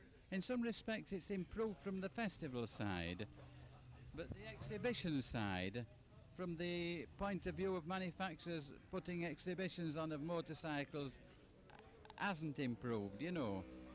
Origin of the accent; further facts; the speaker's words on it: Halifax, Yorkshire and the Humber, United Kingdom; I'm from Halifax in West Yorkshire.